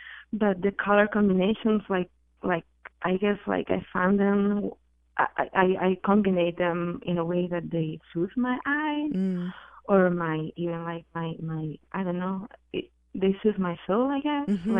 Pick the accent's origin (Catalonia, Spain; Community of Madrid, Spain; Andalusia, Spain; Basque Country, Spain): Catalonia, Spain; Barcelona; English is a second language; I'm from Spain. I'm from Barcelona.